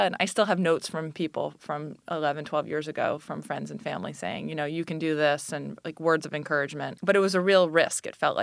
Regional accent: New York City, New York, United States; I wanted to come back to New York City. I'm originally from New York City.

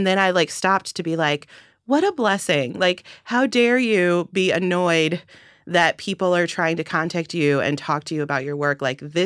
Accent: Los Angeles, California, United States; I grew up in Los Angeles. My dad's a musician.

